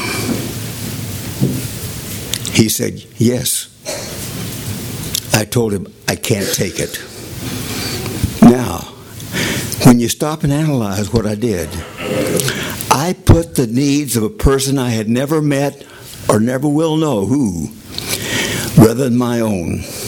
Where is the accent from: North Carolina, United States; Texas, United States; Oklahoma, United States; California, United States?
Oklahoma, United States; I was born and raised in Oklahoma. That's where I lived.